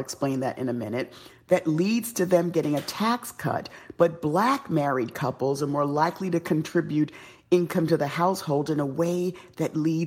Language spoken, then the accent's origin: English; Bronx, New York, United States; I born and raised in the South Bronx